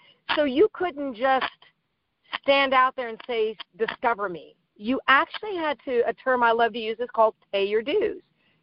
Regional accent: Oakland, California, United States; I was born and raised in the Bay Area of California and then raised near the Oakland area.

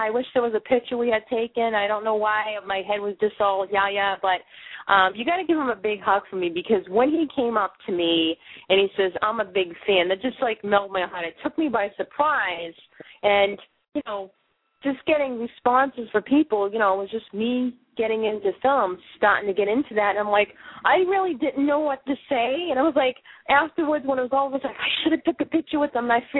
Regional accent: Boston, Massachusetts, United States; accent: Boston; now in Maine, United States; Yeah, I'm a real Boston girl. You know, can you tell the accent? My accent, you know, it's never going to go away. I've been in Maine for almost 4 years now. There's no people from Boston here.

